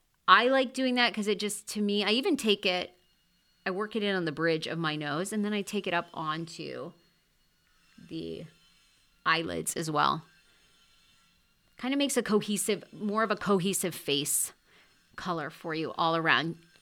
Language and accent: English; New England, United States; You know, I'm a Pats fan because I'm from New England.